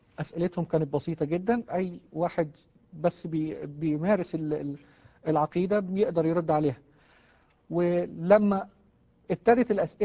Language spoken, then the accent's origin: Arabic; Egypt; فعرفوا من اللكنة بتاعتي إني مصري، مش بس بتكلم عربي، لا عرفوا إني مصري